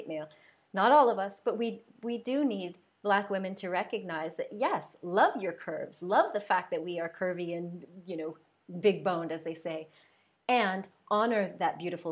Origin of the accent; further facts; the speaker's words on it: Denver, Colorado, United States; so I grew up in Denver, Colorado, and I never had any issue with my body.